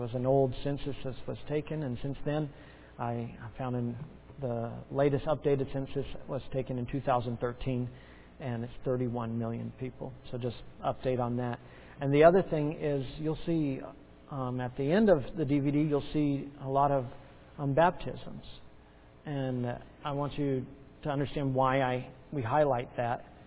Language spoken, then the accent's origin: English; Nepal; It's one of those countries that people think that we're from Naples. That's in Italy. But Nepal is just north of India and south of China.